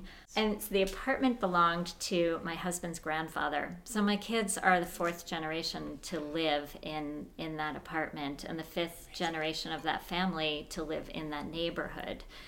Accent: New Jersey, United States; I grew up in the Protestant churches of northern New Jersey.

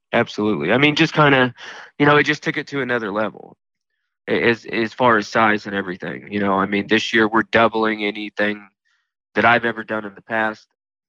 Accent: Indiana, United States; Well, to kind of take it all the way back, I grew up in Indiana in a small farming community.

